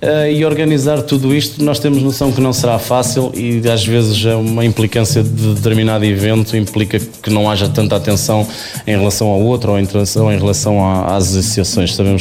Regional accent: Portugal; Como bom português que somos, deixamos tudo para a última.

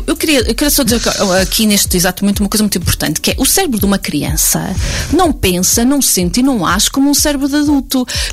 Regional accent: Seia, Guarda, Portugal; moved away as an adult; Eu sou de Ceia

